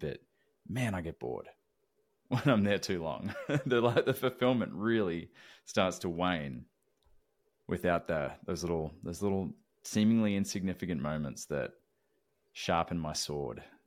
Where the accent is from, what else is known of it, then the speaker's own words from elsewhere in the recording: Tennessee, United States; if people didn't already recognize by my accent, I'm a Tennessee boy through and through.